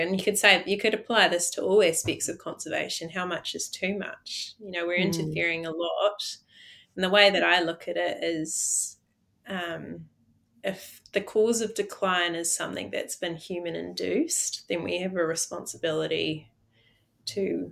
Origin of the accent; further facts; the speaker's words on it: Dunedin, Otago, New Zealand; I grew up in the Otago Peninsula in Dunedin, sharing my backyard with sea lions and albatross.